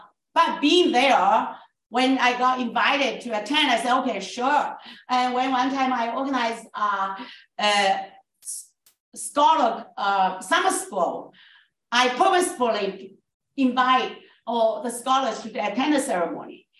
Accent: Canada; I said, I'm Canadian.

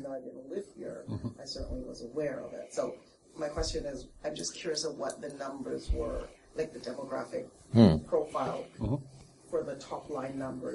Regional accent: Canada; now in United Kingdom; I'm actually a Canadian expat, living here, obviously, in the UK.

